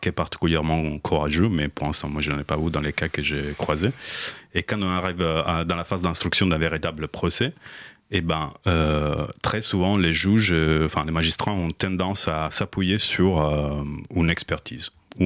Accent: Italy; French is a second language; now in Paris, France; je suis journaliste, je suis italien, mais je vis à Paris depuis longtemps

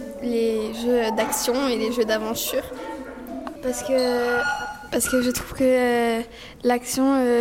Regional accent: Kabylie, Algeria; Je suis algérienne, mais plus précisément de la Kabylie et française, du côté de mon père.

